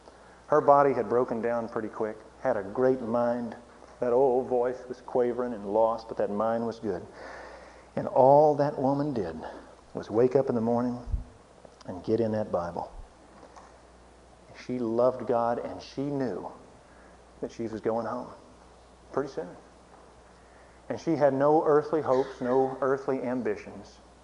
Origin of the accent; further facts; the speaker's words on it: Waco, Texas, United States; I'm from Waco, Texas. Love Baylor University. Grew up loving those Bears.